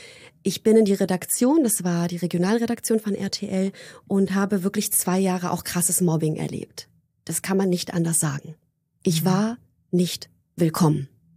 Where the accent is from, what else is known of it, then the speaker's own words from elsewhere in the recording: Kraków, Lesser Poland, Poland; born there; Ich habe polnische Wurzeln, ich bin in Polen geboren, in Krakau. … Und ich bin 41 Jahre alt.